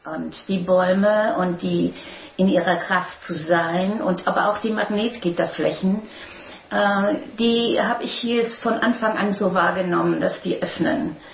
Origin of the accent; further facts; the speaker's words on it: Baden-Württemberg, Germany; born there; Und für mich ist Schwarzwald so etwas wie, erstmal bin ich hier in der Nähe geboren und war dann jahrelang ja an anderen Orten.